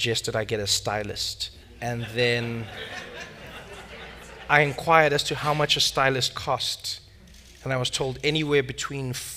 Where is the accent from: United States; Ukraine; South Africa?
South Africa; As a South African, you get these requests all the time.